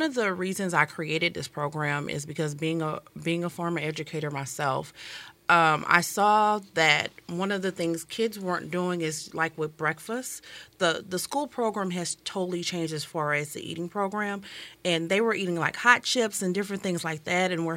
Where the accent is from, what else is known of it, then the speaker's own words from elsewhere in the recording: the South, United States; And I know me growing up in the South, my grandmother taught me how to garden and different things like that.